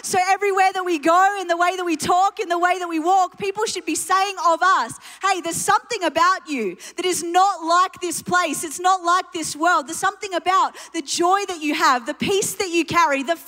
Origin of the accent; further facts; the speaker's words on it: New Zealand; also born or lived in England / Australia; now in Germany; I'm half Iranian, half Irish. I was born in England, spent my childhood in New Zealand, spent most of my life, 25 years in Australia, and last year I moved to Germany. I live on the border of France and Switzerland